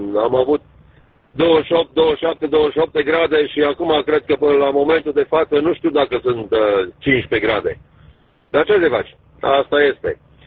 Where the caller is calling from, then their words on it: Calgary, Alberta, Canada; QTH Calgary, Alberta, Canada.